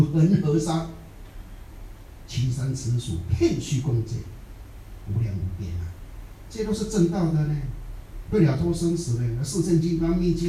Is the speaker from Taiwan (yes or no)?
yes; Taiwan; 我们台湾人讲福建话啊。